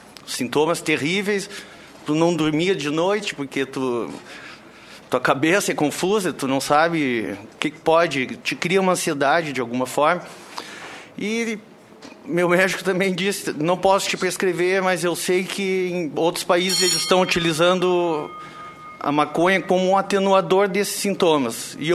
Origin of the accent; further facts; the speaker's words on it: Porto Alegre, Rio Grande do Sul, Brazil; eu vim de Porto Alegre para compartilhar com vocês uma experiência